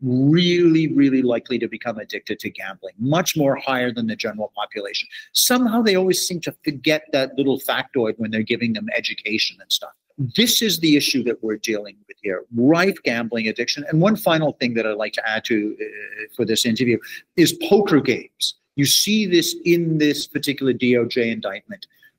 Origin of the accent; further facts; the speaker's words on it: Canada; I'm a Canadian, as you know